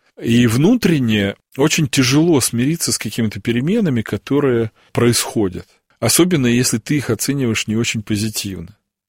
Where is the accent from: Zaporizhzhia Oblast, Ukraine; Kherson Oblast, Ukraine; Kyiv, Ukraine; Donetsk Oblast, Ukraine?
Zaporizhzhia Oblast, Ukraine; Zaporizhzhia; also born or lived in Simferopol, Crimea; я родился в Крыму, в Симферополе. И вырос я на Украине, я вырос в Запорожье и в Запорожской области у меня бабушка жила.